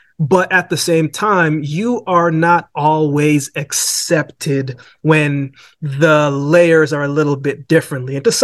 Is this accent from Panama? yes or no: no; Jamaica; born there; I was born in Jamaica, so I have dual citizenship.